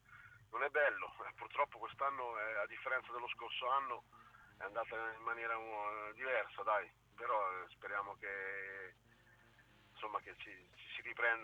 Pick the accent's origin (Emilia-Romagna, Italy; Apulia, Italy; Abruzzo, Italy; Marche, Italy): Marche, Italy; Ancona; sono anconetano, è chiaro che mi fa sempre un certo effetto vedere quella maglia